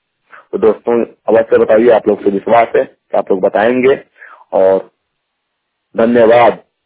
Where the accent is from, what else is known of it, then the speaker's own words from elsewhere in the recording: Azamgarh, Uttar Pradesh, India; मैं जिला आजमगढ़ का रहने वाला हूँ, यूपी ईस्ट का।